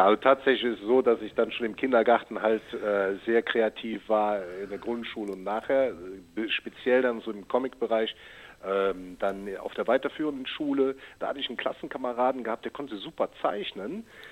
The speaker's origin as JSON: {"language": "German", "town": "Cologne", "region": "North Rhine-Westphalia", "country": "Germany", "said": "das ist der rheinische Dialekt. Ne? Ich bin ja eine echte Kölsche Jung"}